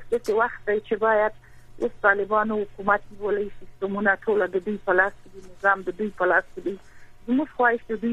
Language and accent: Pashto; Helmand, Afghanistan; چې زه خپله د هلمند یم